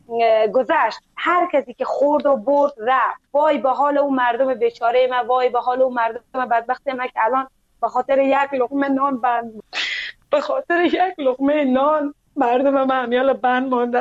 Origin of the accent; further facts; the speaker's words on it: Afghanistan; now in Iran; گفتم از افغانستان هستم